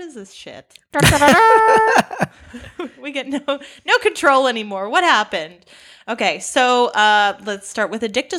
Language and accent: English; Wisconsin, United States; accent: Wisconsin; I'm from Wisconsin, and the accent there sounds really unintelligent.